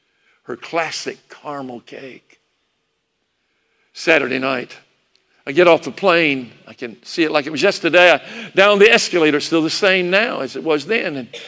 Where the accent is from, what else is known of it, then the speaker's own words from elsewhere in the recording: Salisbury, North Carolina, United States; also born or lived in Greensboro; now in Nashville, United States; I was born in Salisbury. We moved to, or born in Greensboro. We moved to Salisbury after my third grade year. Spent most of my growing up years in Salisbury.